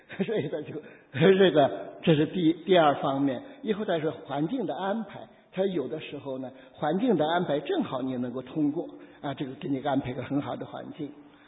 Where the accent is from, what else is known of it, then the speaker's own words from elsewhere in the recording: Henan, China; 我是河南人，我受浸的时候是在河南开封一个小小的自立浸信会，自立浸理会受浸的。